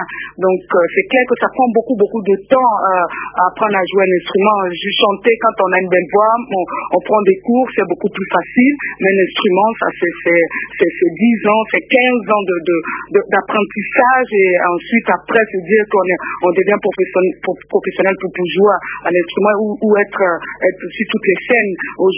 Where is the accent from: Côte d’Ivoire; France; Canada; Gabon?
Côte d’Ivoire; Abidjan; now in Belgium; c'est grâce à Marie Dolne si on veut voir que j'ai quitté Abidjan pour venir en Belgique